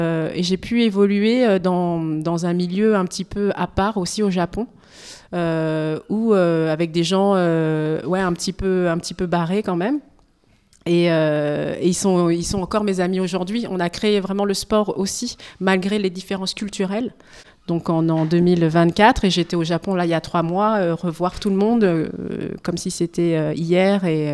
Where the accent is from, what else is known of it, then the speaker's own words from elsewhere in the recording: France; born there; also born or lived in Japan; moi, je suis d'origine cambodgienne et je suis née en France, donc je suis quand même beaucoup plus française que cambodgienne